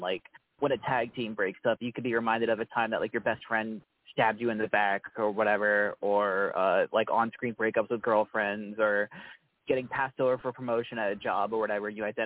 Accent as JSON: {"language": "English", "town": "Syracuse", "region": "New York", "country": "United States", "tie": "born or raised there", "said": "In real life, I was actually born and raised in Syracuse in New York"}